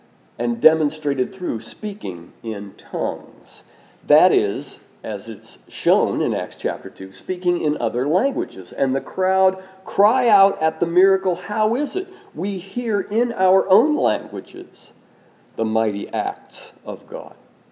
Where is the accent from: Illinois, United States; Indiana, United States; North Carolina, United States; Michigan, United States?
Indiana, United States; I was, after all, born and raised in Rush County. many people in Rush County do not speak English. They speak Hoosier.